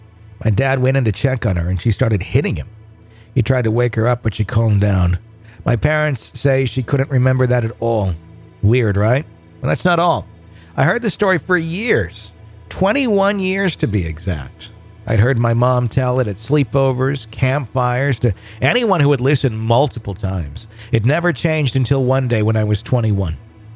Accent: West Virginia, United States; born there; I was born in West Virginia, and before I was born, my parents lived alone in a tiny house away from everyone and everything.

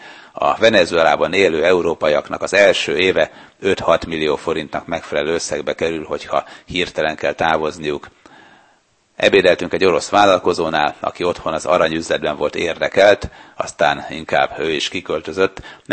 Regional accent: Budapest, Hungary; Nagyon örült nekünk, mert hogy mi pestiek vagyunk

